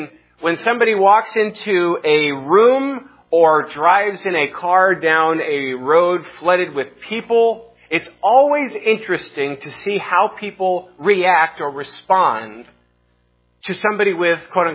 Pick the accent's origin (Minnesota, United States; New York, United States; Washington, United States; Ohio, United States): Washington, United States; Spokane; I watched saw some photos of my hometown there in Spokane